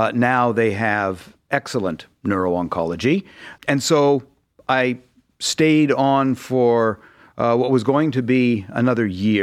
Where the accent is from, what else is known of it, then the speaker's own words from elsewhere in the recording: Toronto, Ontario, Canada; moved away as an adult; also born or lived in Ottawa; So, as you mentioned, I'm originally from Canada. Maintain my Canadian citizenship, although I'm now a dual citizen. Born in Ottawa, grew up in Toronto, which is where I went to college and medical school and where I completed my neurology residency training.